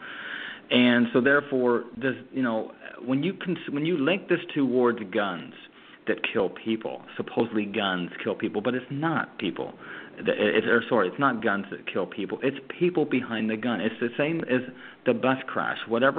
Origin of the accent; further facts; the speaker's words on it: Canada; I'm from Canada and you're from up close to there.